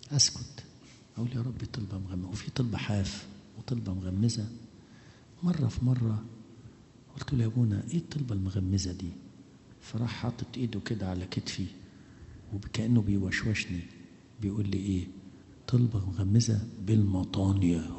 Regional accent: Egypt; إحنا عندنا في مصر

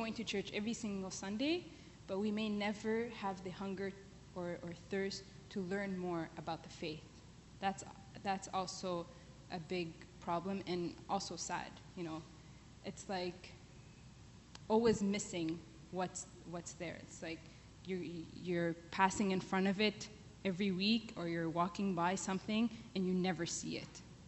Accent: Ottawa, Ontario, Canada; I was born and raised in Ottawa, and I've never left my parents' home.

